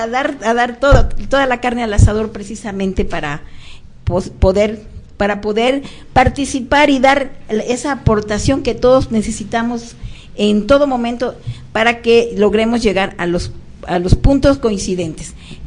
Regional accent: Veracruz, Mexico; soy veracruzana

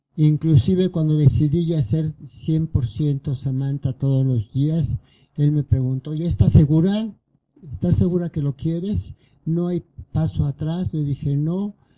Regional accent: Orizaba, Veracruz, Mexico; born there; now in Mexico City, Mexico; Nací en Orizaba, Veracruz, en 1932. Hagan cuentas. Y vivo en México desde 1957

